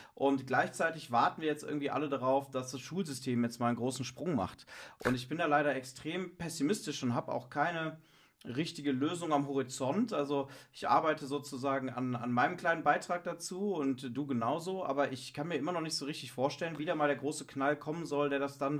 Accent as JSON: {"language": "German", "town": "Cologne", "region": "North Rhine-Westphalia", "country": "Germany", "tie": "born or raised there", "moved": "yes", "lives_now": "Berlin, Germany", "said": "Ich bin ja in meiner Heimatstadt, denn ich bin Kölner"}